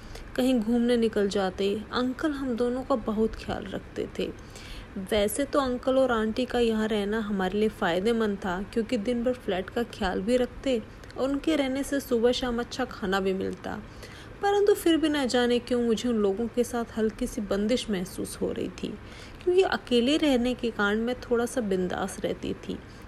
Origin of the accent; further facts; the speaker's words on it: Deoria, Uttar Pradesh, India; now in Pune, India; मैं उत्तर प्रदेश के देवरिया जिले की रहने वाली हूँ। वर्तमान में पुणे में भारत की एक प्रतिष्ठित कंपनी में कार्यरत हूँ।